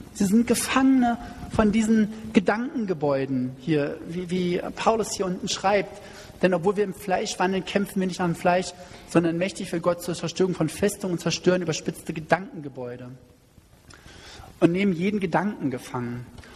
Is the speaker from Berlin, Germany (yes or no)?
yes; Berlin, Germany; wo wir als Berliner gesagt haben